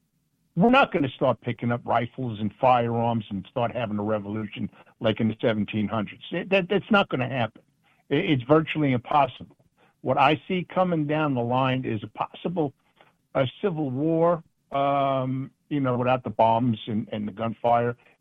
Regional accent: Brooklyn, New York, United States; also born or lived in West Islip; As you know, I grew up in Long Island in Brooklyn, and I spent, four or five years in Suffolk County and West Islip when I was married the first time.

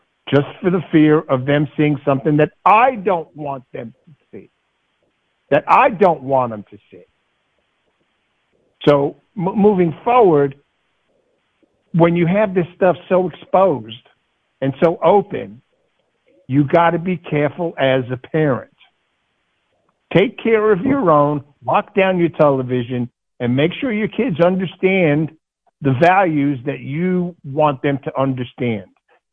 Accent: New York, United States; I mean, when I grew up in New York, I mean, we only had like 6 or 7 channels.

